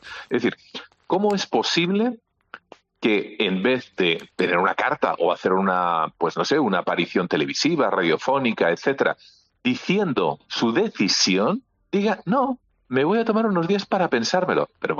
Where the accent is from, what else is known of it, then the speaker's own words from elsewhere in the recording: Spain; yo soy un ciudadano español.